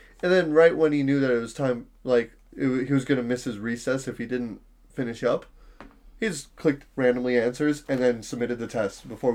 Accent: Iowa, United States; it came from my home state, technically, Iowa.

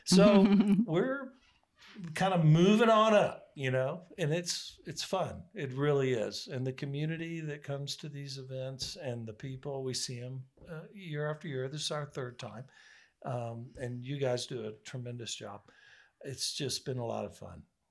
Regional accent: New Braunfels, Texas, United States; from New Braunfels, Texas.

